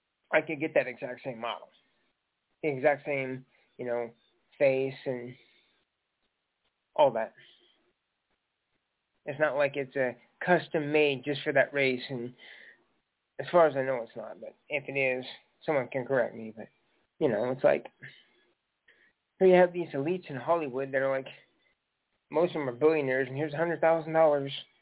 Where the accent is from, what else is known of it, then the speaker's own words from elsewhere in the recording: Durban, KwaZulu-Natal, South Africa; now in United States; Oh, ma'am, I'm an African-American. I'm from Durban, South Africa, so yes. And now I'm an American citizen, so yes.